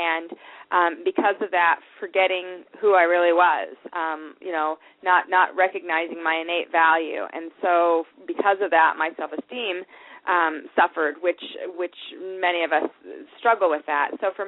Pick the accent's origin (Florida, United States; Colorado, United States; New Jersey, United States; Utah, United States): Utah, United States; Salt Lake City; You know, I was raised in Salt Lake City, Utah, and we were a metaphysical family.